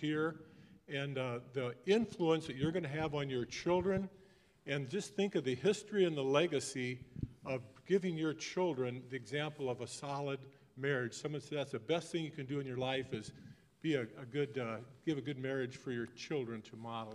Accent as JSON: {"language": "English", "town": "Roanoke", "region": "Virginia", "country": "United States", "said": "Anyway, we are from Roanoke, and we have 2 converted sons, and both married, 5 grandchildren."}